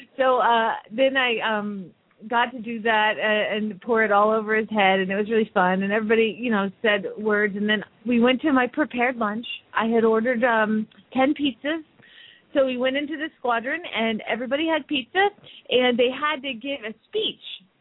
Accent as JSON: {"language": "English", "town": "Phoenix", "region": "Arizona", "country": "United States", "said": "from Phoenix, Arizona"}